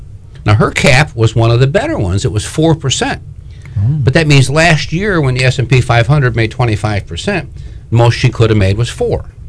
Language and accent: English; Michigan, United States; I'm born and raised in Michigan, like you're in New York.